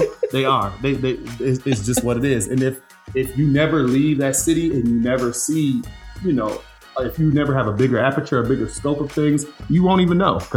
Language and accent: English; Rochester, New York, United States; You know, I'm actually from Rochester, New York.